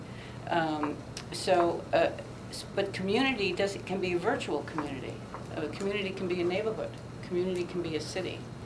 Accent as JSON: {"language": "English", "town": "Boston", "region": "Massachusetts", "country": "United States", "said": "I know because I'm from Boston."}